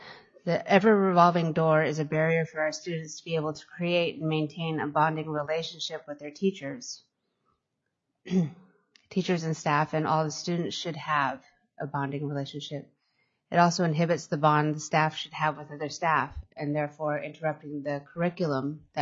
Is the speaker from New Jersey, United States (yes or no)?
no; Hoonah, Alaska, United States; I'm from Hoonah, Alaska. I'm on my second term on the Hoonah City School Board